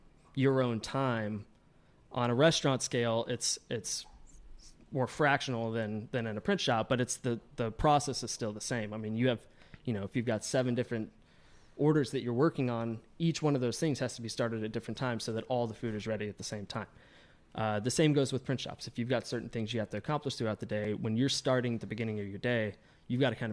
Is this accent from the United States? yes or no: yes; Georgia, United States; now in Chicago, United States; I'm not originally from Chicago. I'm from Georgia, and that's kind of where I got my footing in the industry.